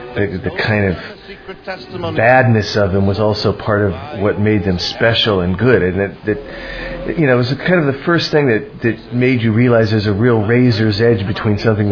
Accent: Burbank, California, United States; I grew up in Burbank

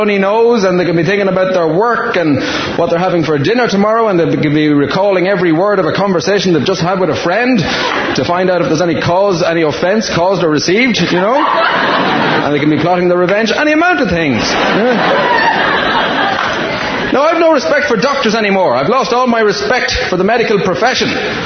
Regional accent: Ireland; moved away; So I'm from Ireland. You're all Irish, hooray! And I'm typically Irish, really, in the sense that I don't live there anymore.

